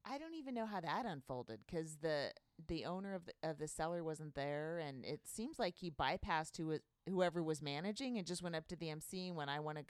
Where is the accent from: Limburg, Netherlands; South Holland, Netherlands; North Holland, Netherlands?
North Holland, Netherlands; Amsterdam; I'm from Amsterdam. I've never been to this country.